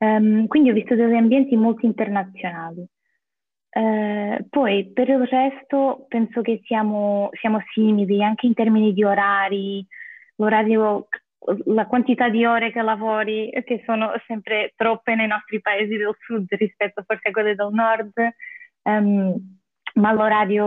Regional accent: Portugal; Italian is a second language; now in Rome, Italy; che comunque forse un po' lo sono da portoghese

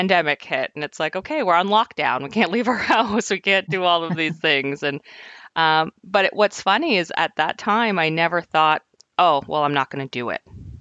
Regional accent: New Brunswick, Canada; also born or lived in Ontario; I'm originally from Ontario. That's where I was born. We moved here when I was young. So I consider myself like from New Brunswick

